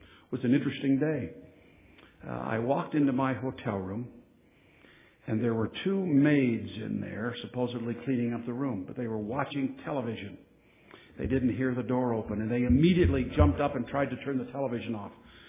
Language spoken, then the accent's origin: English; United States; And then I thought, no, I'm an American. I'm proud of it.